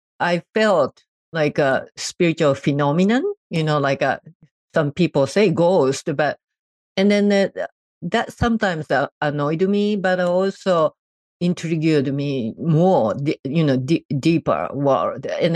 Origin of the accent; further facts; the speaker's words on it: Japan; moved away as an adult; now in United States; For that purpose, we didn't have enough financial aid because my husband was from England. I was from Japan. I came to the States with two suitcases, nothing else.